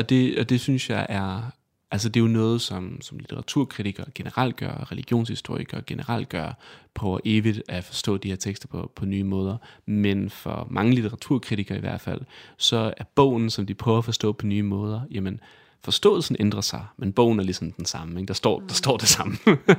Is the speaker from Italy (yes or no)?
yes; Italy; Jeg er vokset op i Italien